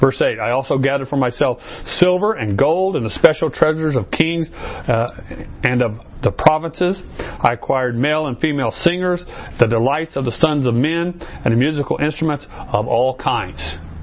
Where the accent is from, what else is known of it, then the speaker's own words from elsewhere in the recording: Chandler, Arizona, United States; I've been in Arizona for 56 years now. So, you know, I remember growing up in Chandler, I remember when Chandler was all agriculture.